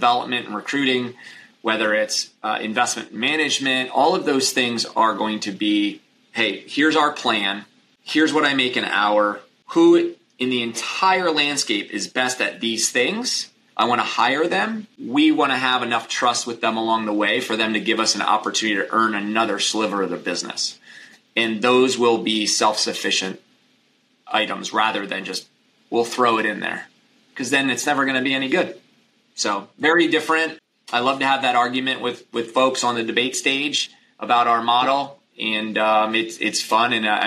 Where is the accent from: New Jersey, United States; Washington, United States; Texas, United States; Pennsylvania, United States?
Pennsylvania, United States; Philadelphia; It was very unique because I grew up in Philadelphia.